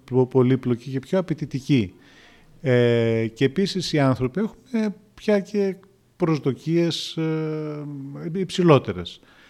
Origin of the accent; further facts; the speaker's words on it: Trikala, Thessaly, Greece; εγώ που κατάγομαι και από τα Τρίκαλα που ζω εκεί